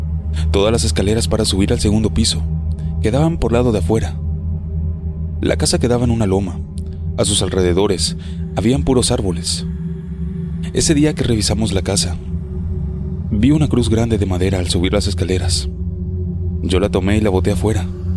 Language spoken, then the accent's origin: Spanish; Matagalpa, Nicaragua; tengo 23 años de edad, soy de Nicaragua, del departamento de Matagalpa.